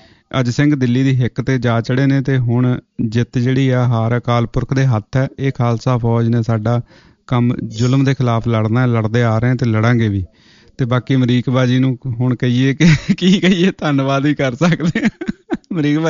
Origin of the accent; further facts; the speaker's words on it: Punjab, India; ਰੱਬ ਦਾ ਕੋਟ ਕੋਟ ਧੰਨਵਾਦ ਕਰਦਾ ਹਾਂ ਕਿ ਸਾਡਾ ਜੰਮਪਲ ਪੰਜਾਬ ਦਾ ਹੈ ਅਤੇ ਪੰਜਾਬ ਦੀ ਧਰਤੀ ਵਿੱਚ ਹੀ ਇਹ ਗੁਣ ਹੈ